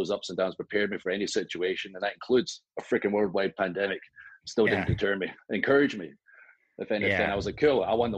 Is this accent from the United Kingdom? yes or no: yes; Scotland, United Kingdom; these were my friends I grew up with in Scotland.